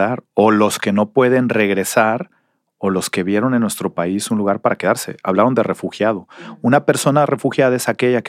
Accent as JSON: {"language": "Spanish", "country": "Mexico", "said": "nos hemos quejado como mexicanos"}